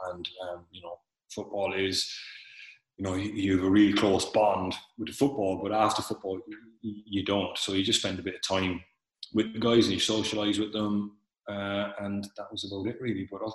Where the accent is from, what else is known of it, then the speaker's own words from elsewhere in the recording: Cork, Munster, Ireland; he was hard on me because I was from Cork.